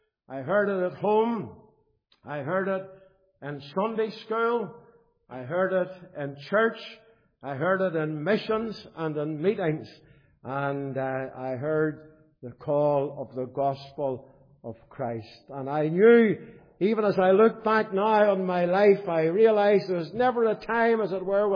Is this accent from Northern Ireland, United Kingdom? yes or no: yes; Belfast, Northern Ireland, United Kingdom; Now, I was brought up in Donegal Road Methodist Church. My parents were saved in a little city mission hall on what we call the Library Hill on the Donegal Road.